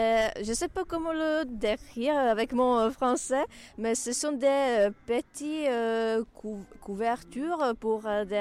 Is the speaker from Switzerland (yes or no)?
no; Czechia; now in France; Je viens de Tchéquie, alors là-bas c'est passé quelques fois